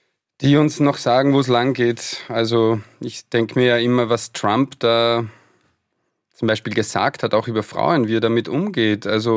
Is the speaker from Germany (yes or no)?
no; Austria; Naja, von meiner Heimatstadt bis nach Passau hatte ich den Zug wirklich für mich ganz alleine.